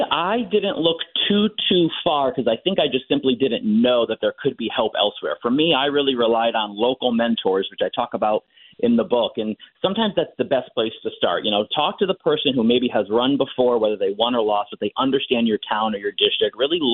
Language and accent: English; Shelton, Connecticut, United States; Yes, you know, I'm from Shelton and here in the Naugatuck Valley